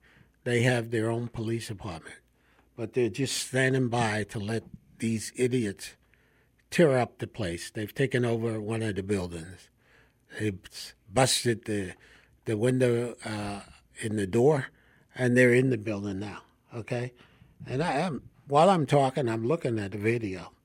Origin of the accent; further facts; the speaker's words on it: Mobile, Alabama, United States; I was born here in Mobile, Alabama, and I remember when we couldn't go to the restaurants and sit down, or when we took the Greyhound bus from Mobile to my grandmother and grandfather's place over in Daphne, we had to sit in the back of the bus.